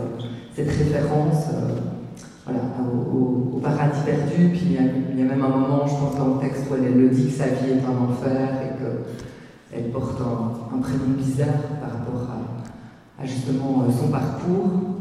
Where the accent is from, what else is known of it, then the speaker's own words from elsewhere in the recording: Belgium; chez nous, en Belgique